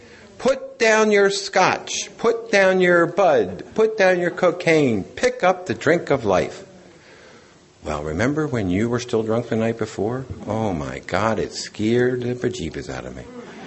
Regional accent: Philadelphia, Pennsylvania, United States; Now, I'm from Philadelphia, Pennsylvania. My father has 46 years in this program, so I knew what he was talking about.

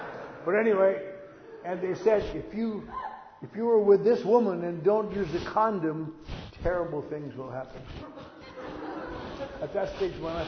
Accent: Wisconsin, United States; moved away; last Saturday night, I spoke in my hometown in Wisconsin, that I left 60 years ago, almost 60 years ago

